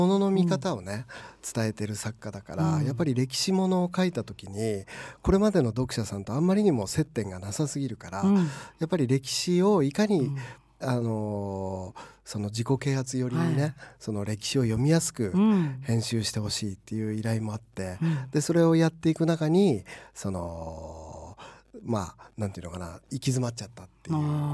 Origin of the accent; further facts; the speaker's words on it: Niigata, Japan; で僕は新潟出身で、はい、奥さんは埼玉県ですけど、